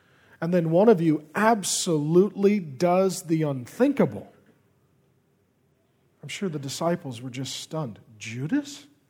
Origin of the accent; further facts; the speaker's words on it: Ireland; I'm Irish. We have intimacy issues.